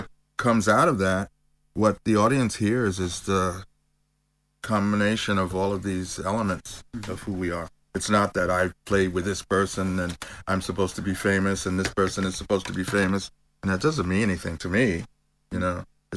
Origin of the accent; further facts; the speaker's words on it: United States; being an American and what's going on socially in the United States has changed considerably